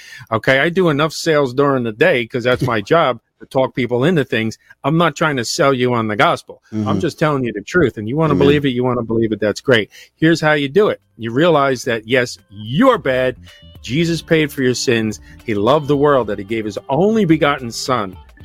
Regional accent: New York, United States; I'm from New York. This is how we talk to each other. So just deal with it.

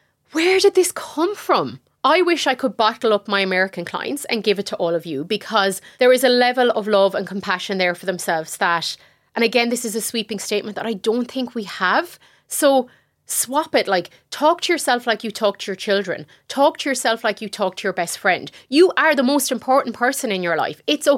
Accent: Ireland; also born or lived in United Kingdom; growing up in Ireland and the UK

